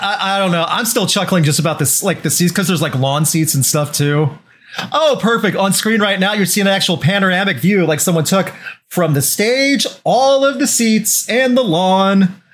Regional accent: Midwest, United States; Also, speaking as a Midwesterner, St. Louis is comparable to Charlotte

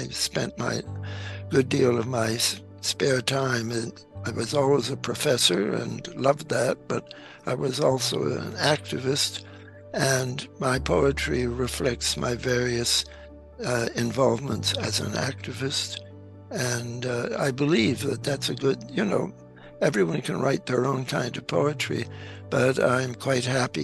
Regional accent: Poland; now in Berkeley, United States; But he just came to Berkeley 1 year before I did. I came from Poland and I knew Polish.

